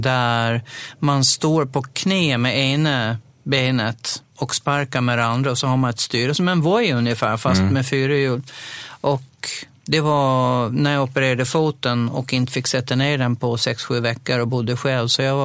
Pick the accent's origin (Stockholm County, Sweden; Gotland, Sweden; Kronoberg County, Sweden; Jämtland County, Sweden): Gotland, Sweden; Dalhem; under mina tonår, när jag nog bodde kvar hemma i Dalem då